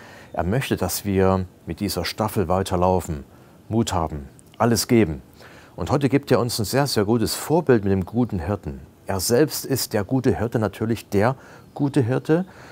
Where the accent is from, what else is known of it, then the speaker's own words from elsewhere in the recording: East Germany, Germany; Ich habe gute Erlebnisse gehabt aus der DDR, wo ich aufgewachsen bin.